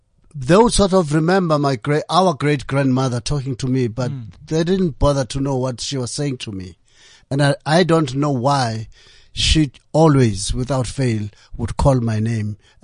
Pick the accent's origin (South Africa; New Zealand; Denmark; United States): South Africa; I came from South Africa where if someone says you're going to be interviewed on radio or on TV, you'd go to that gigantic building at the SABC.